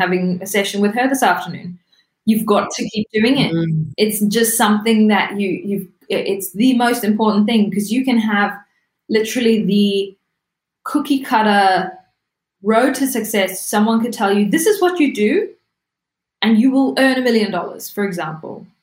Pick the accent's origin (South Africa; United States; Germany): South Africa; moved away as an adult; now in Australia; My parents left South Africa because we grew up in South Africa when I was just about to finish school. I stayed and decided to do a year at uni.